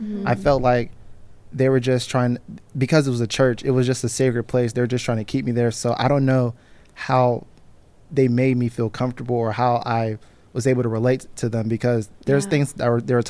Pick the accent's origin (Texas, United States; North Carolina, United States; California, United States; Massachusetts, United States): North Carolina, United States; Charlotte; I grew up in Charlotte, so all my life I've witnessed this, just like different races being in this in Charlotte, and they refer to North Carolina as being the Bible Belt.